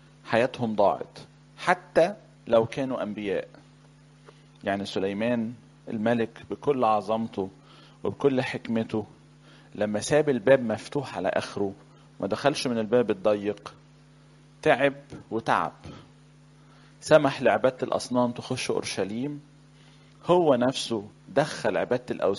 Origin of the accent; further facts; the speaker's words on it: Upper Egypt, Egypt; أنا راجل صعيدي يعني،